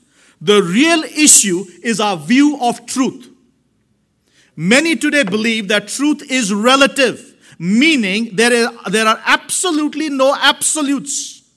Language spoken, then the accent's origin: English; India; growing up in India in a very conservative Christian home